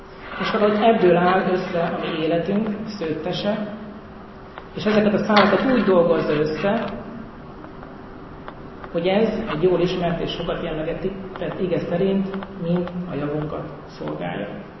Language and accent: Hungarian; Heves, Hungary; Én egy kisvárosból származom, amit Hevesnek hívnak, Heves megyében, Heves megye, Hevesről kaptam ki. És ebben a kisvárosban, ahol én fölnőttem